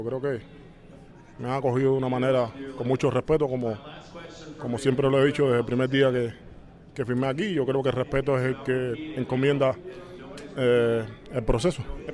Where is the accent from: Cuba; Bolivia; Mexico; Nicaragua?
Cuba; soy cubano por encima de todo.